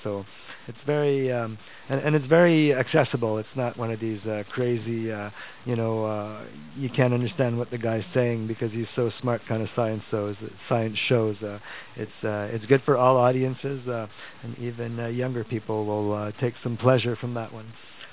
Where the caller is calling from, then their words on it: Montreal, Quebec, Canada; I'm transmitting from Montreal tonight.